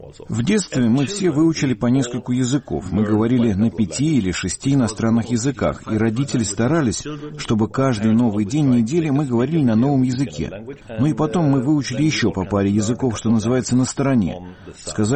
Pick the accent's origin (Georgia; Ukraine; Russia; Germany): Germany; я родился не в Австрии, а в Германии. Я вырос в Германии, но моя идентичность и не немецкая.